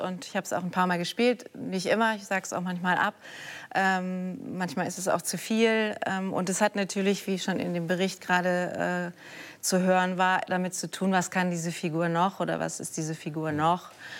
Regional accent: Wiesbaden, Hesse, Germany; am Theater in Wiesbaden, dort, wo ich herkomme, aus der Nähe.

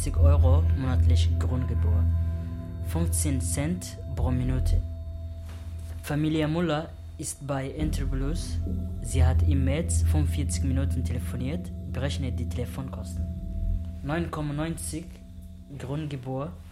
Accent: Somalia; German is a second language; now in Germany; ich komme aus Somalia. Ich habe nie richtig Mathe gehabt in der Schule in Somalia.

